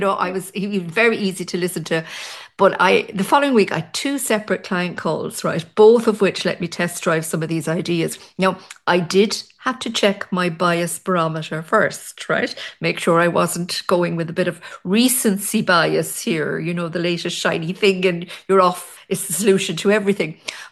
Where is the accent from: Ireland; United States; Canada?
Ireland; You know, as an Irish woman, I'll be honest, the whole yes, sir, yes, ma'am culture doesn't sit